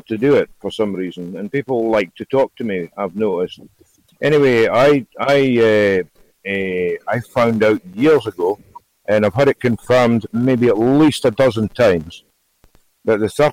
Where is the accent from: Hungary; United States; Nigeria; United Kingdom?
United Kingdom; Scotland; And I mean, I'm Scottish. I'm right in Freemason country here.